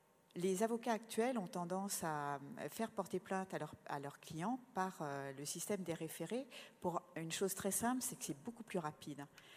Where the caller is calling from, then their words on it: Metz, Grand Est, France; puisqu'on est de Metz